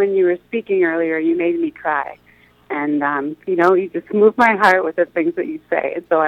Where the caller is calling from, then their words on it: Pennsylvania, United States; Philadelphia suburb.